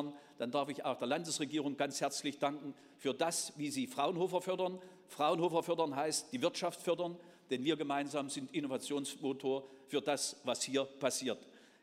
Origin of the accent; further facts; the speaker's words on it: Central Germany, Germany; ich bin selbst hier in Mitteldeutschland geboren und aufgewachsen.